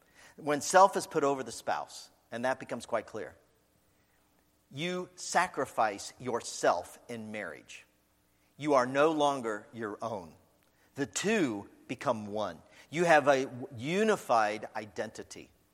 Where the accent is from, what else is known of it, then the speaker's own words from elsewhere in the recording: Dayton, Ohio, United States; Even I grew up in Dayton, Ohio, inner city, and I didn't have that.